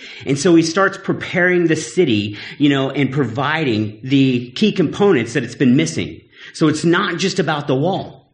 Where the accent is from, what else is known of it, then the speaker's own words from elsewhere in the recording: United States; You have to remember I'm American, right?